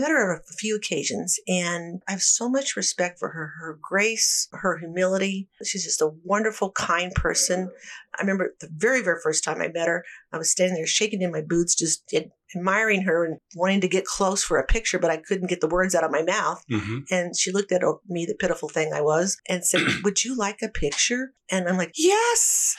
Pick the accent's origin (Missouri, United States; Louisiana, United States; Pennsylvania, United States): Missouri, United States; Hannibal; I practiced law in my hometown of Hannibal for about a dozen years